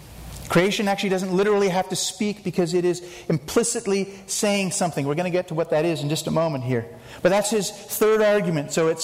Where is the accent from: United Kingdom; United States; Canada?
Canada; Campbell River, British Columbia; Now, I grew up in Campbell River down on Vancouver Island. We lived about a block from the beach.